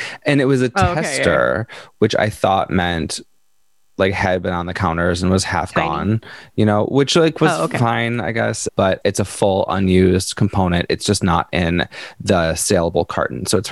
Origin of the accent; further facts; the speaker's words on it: Midwest, United States; also born or lived in Wisconsin; I'm from the Midwest. I spent 8 years in Wisconsin. I know about a lot of snow.